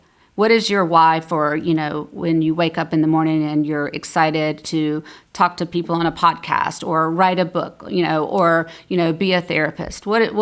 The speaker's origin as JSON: {"language": "English", "region": "Georgia", "country": "United States", "tie": "born or raised there", "said": "and I was the first female prosecutor in the Southern Judicial District down in Georgia, which is my hometown."}